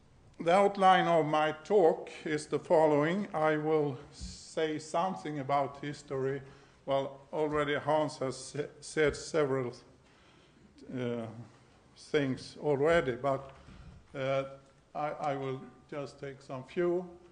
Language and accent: English; Lund, Skåne, Sweden; English is a second language; I'm from Lund in Sweden. If you don't know where it is, it's close to, rather close to Copenhagen in the south of Sweden.